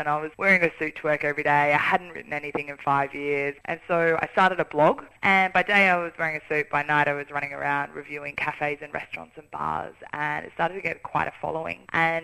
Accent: Broken Hill, New South Wales, Australia; growing up in Broken Hill, there weren't a lot of options to eat out. But that said, we grew up with a massive backyard, a massive veggie patch out there.

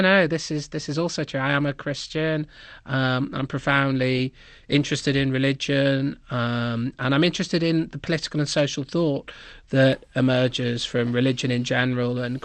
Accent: Liverpool, North West England, United Kingdom; Well, I grew up in Liverpool in the 1980s, and I saw the consequences of just abandoning whole areas of our country.

